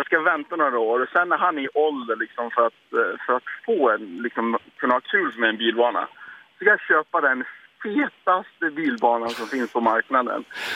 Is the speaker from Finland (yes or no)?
no; Iran; jag är från Iran och när vi var 6, mina föräldrar var ju politiskt aktiva och pappa var journalist. Och vi var på flykt i Iran från när jag var 2.